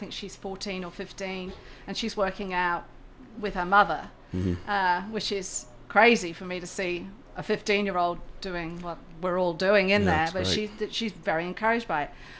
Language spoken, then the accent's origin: English; England, United Kingdom; and I'm English, so we've got a little bit of a conflict there.